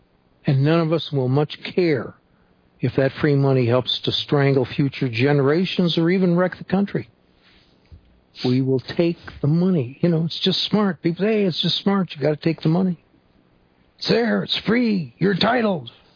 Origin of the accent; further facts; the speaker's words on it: Illinois, United States; I remember one of the stores opened in our town in Illinois, my hometown in Illinois